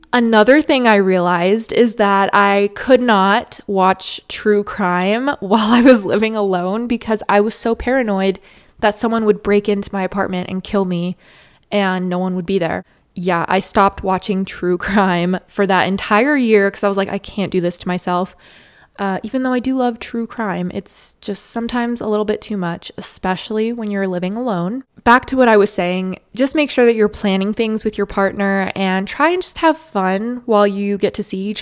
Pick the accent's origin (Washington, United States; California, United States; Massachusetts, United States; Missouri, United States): California, United States; San Diego; Like I said, I grew up in San Diego, so when he would come down to visit me, I tried to take him to places that I went to growing up, places like La Jolla, Torrey Pines, Balboa Park.